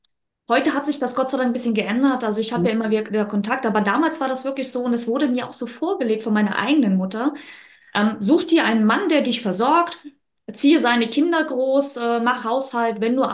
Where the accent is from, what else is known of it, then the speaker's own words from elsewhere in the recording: Ukraine; German is a second language; nee, bei uns in der Ukraine gibt es keine Ausbildung.